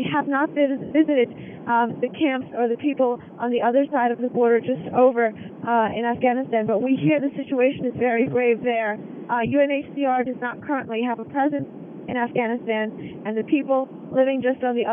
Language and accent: English; United States; although as an American, I think I have more of a capability to affect change in terms of lobbying the government